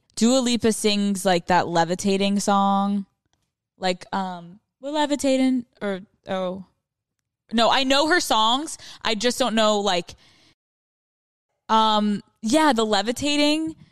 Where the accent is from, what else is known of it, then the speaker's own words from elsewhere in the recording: Northeast, United States; I'm not really like the Southern thing. I'm from the Northeast, like the whole thing.